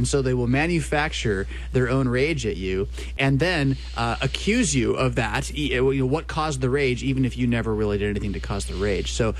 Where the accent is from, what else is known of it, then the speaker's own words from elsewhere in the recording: United States; I'm such an American.